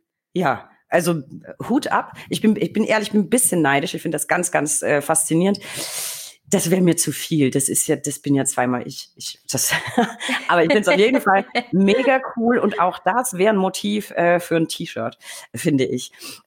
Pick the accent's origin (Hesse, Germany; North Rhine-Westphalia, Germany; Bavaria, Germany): Bavaria, Germany; ich komme aus Franken